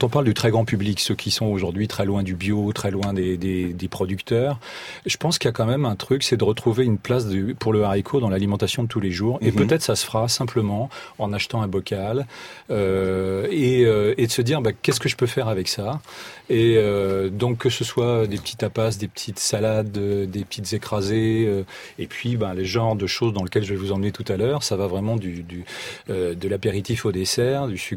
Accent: Pays de la Loire, France; Moi, je viens de Vendée, donc je me suis amusé à utiliser le haricot.

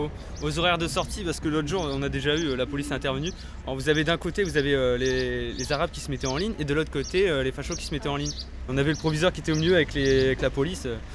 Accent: Saint-Aubin, France; Moi, j'ai 17. Bientôt 18. Hein. … Je suis de Saint-Aubin.

